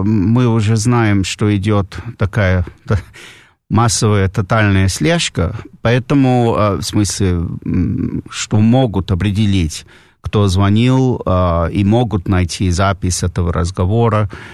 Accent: Washington, District of Columbia, United States; Я из Вашингтона родом.

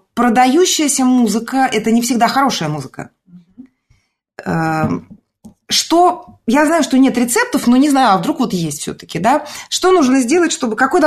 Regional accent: Russia; now in Portugal; я живу в Португалии, где … здесь – это величина, и я из России

